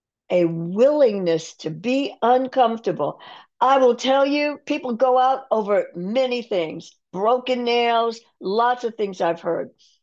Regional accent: Atlanta, Georgia, United States; born there; I knew about God because I was born in the South. I was born in Atlanta. And I was born during a time when Black men were being lynched openly in the 1950s.

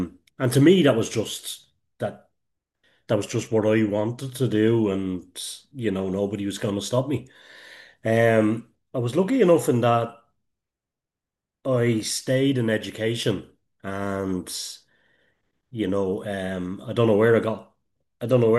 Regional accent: Dublin, Leinster, Ireland; accent: Dublin; now in Kildare, Ireland; I live in Dublin here in, well, I live in Kildare in Ireland, where I'm from Dublin, as you can probably hear the accent.

